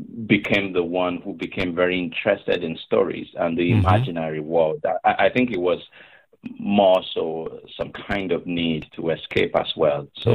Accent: Akure, Ondo, Nigeria; now in United States; So I grew up in Akure in the west of Nigeria.

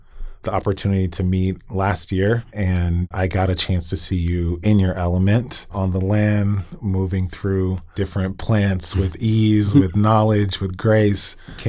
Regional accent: Atlanta, Georgia, United States; Eugene Cook from my hometown of Atlanta, Georgia

